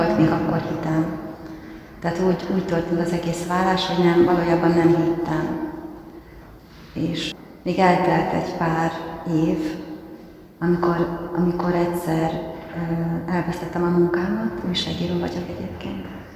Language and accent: Hungarian; Szeged, Csongrád-Csanád, Hungary; Szegeden nőttem fel, és hogy egy református családban minden vasárnap jártunk református istentiszteletre